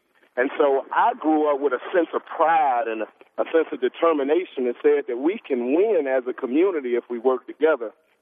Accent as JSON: {"language": "English", "town": "Detroit", "region": "Michigan", "country": "United States", "tie": "born or raised there", "said": "Because I grew up in Detroit where Coleman Alexander Young, the first African American mayor of Detroit, he won in 1973. And, you know, I was born in 1970."}